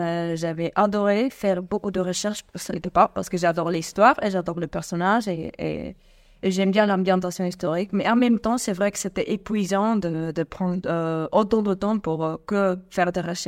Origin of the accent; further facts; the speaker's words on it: Vigo, Galicia, Spain; Alors, moi, je viens du nord d'Espagne. Ma ville, c'est Vigo. On a la plage là-bas et j'adore la mer